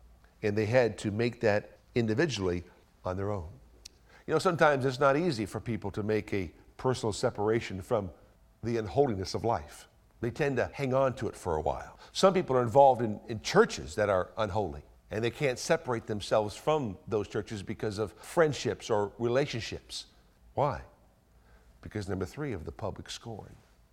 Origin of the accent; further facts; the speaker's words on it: Delaware, United States; I can recall growing up in Delaware that there was a church